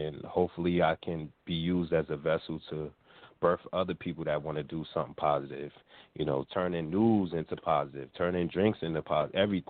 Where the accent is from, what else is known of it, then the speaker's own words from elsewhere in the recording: Newark, New Jersey, United States; I'm from Newark, New Jersey.